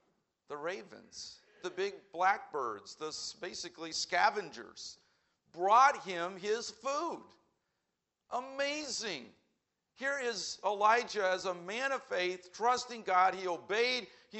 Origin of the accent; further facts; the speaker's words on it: Indianapolis, Indiana, United States; I know I'm from Indianapolis, big city.